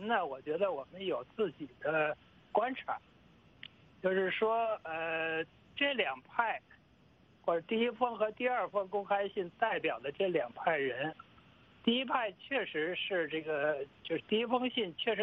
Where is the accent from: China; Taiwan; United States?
China